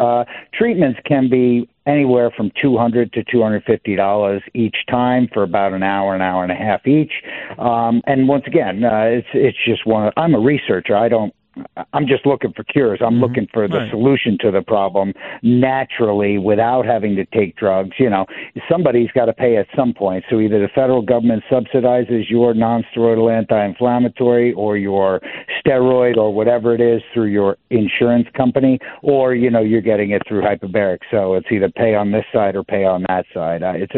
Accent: New York, United States; I grew up in New York and, you know, geez, I didn't know what I wanted to be when I grew up. I knew I didn't want to live there.

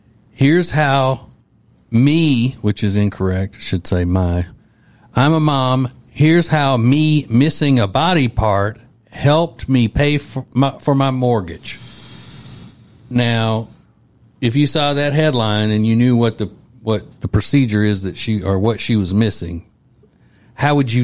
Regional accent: Winfield, Louisiana, United States; there was this old man in my hometown of Winfield, Louisiana.

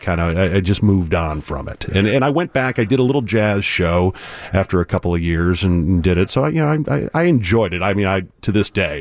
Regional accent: Howell, Michigan, United States; And so in my hometown, there was a little radio station, a little 3,000-watt FM station in Howell, Michigan.

